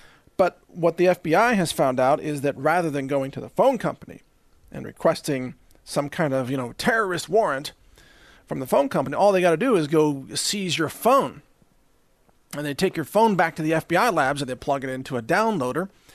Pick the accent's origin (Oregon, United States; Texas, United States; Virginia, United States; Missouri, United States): Texas, United States; I mean, I'm a Texan, and I practice, you know, handguns and rifles and long-range shooting